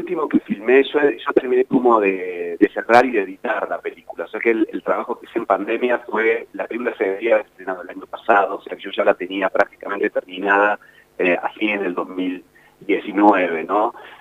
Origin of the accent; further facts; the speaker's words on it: Carmen de Patagones, Buenos Aires Province, Argentina; me volví a Buenos Aires, yo soy oriundo también de Carmen de Patagones, nacido y criado allá.